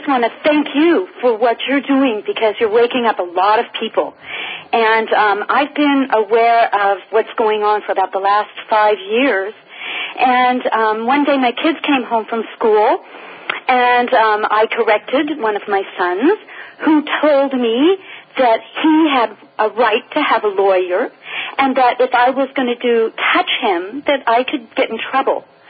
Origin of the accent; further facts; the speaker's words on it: United States; now in France; And so I'm from, you know, I'm American.